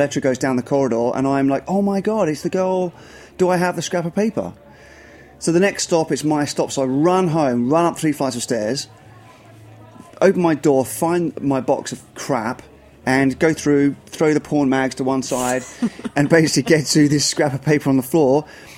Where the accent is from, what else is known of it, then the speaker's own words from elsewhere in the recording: United Kingdom; Okay, well, I'm British, so this is what we're good at.